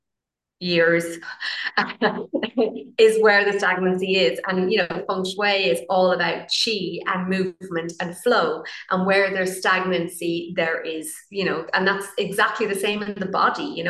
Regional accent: Galway, Connacht, Ireland; Believe it or not, you know, I grew up in Galway.

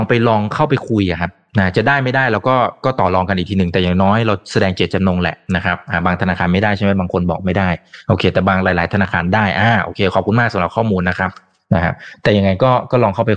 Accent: Nong Khai, Thailand; now in Bangkok, Thailand; จริงๆผมเป็นคนต่างจังหวัดผมจะเข้าใจความรู้สึกดีนะครับผมเป็นคนหนองคายนะตอนที่เข้ามากรุงเทพใหม่ๆเนี่ย

